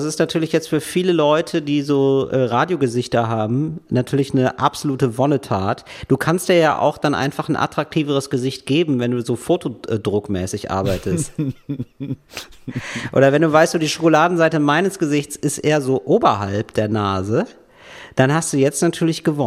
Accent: Germany; weil ich als Deutscher natürlich meine Vorurteile kenne

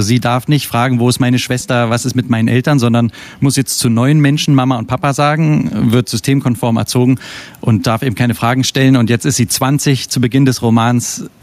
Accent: Berlin, Germany; Ich bin ja hier in Berlin mit der Mauer aufgewachsen, auf der Ostseite.

